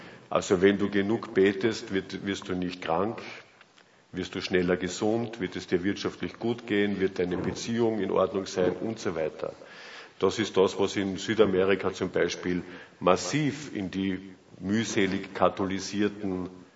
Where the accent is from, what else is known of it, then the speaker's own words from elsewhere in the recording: Carinthia, Austria; als Kärntner darf ich das sagen, mit unserer Landeshymne